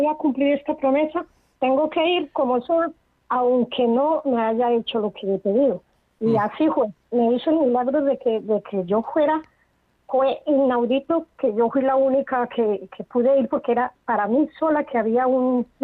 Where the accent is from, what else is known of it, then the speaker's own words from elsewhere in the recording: Colombia; now in San Sebastián, Spain; Soy de Colombia, hace 20 años estoy acá.